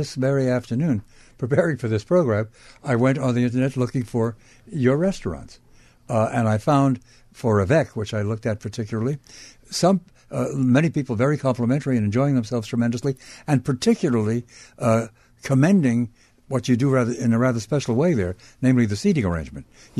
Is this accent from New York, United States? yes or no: yes; Brooklyn, New York, United States; When I was a little boy growing up in Brooklyn, my father, who loved to dine out, would often take us to a place called Luchow's.